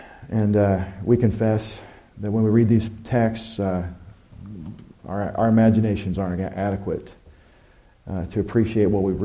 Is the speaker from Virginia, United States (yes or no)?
no; Longview, Texas, United States; I grew up in Longview, Texas.